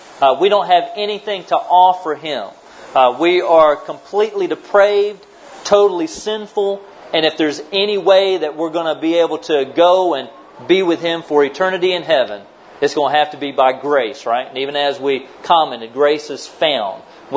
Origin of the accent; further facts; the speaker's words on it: United States; as well as my home country in the United States of America